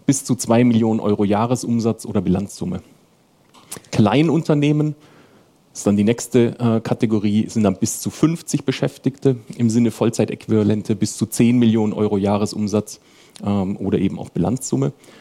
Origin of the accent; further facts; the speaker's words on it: Southern Germany, Germany; now in Hanover, Germany; Ich komme aus der Region Hannover, allerdings tatsächlich nicht gebürtig. Bin eigentlich eher so aus dem Süden der Republik, habe mich aber aufgrund meiner Frau, die aus der Gegend kommt, inzwischen sprachlich sehr, sehr stark dem Versuch, dem Hochdeutschen anzunähern.